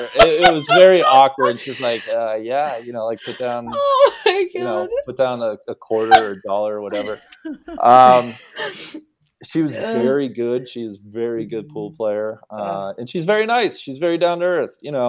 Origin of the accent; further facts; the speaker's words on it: Cincinnati, Ohio, United States; I grew up in Cincinnati, did a couple very, you know, those week-long clinics